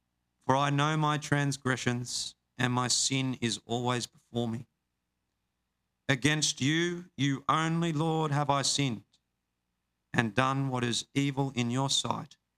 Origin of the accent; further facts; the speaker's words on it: Queensland, Australia; I'm a Queenslander, so I'm Team Maroon.